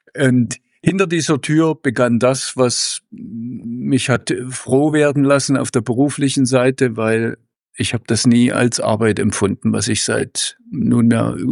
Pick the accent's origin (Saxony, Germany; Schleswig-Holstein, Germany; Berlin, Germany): Saxony, Germany; Leipzig; now in Dresden, Germany; ich bin am Stadtrand von Leipzig groß geworden. Das war eine gute Mischung, die mir eigentlich bis heute gefällt. Auch heute lebe ich am Stadtrand, allerdings in Dresden.